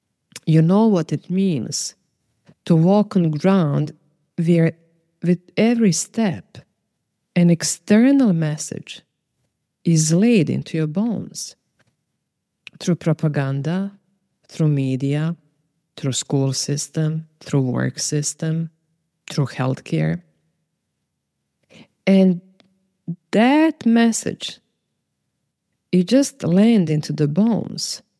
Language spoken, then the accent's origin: English; Croatia; I lived as invisible minority. I'm Serbian from Croatia.